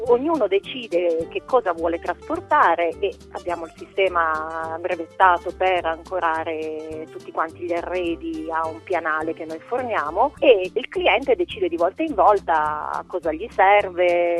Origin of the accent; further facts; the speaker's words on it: Aosta Valley, Italy; sono valdostana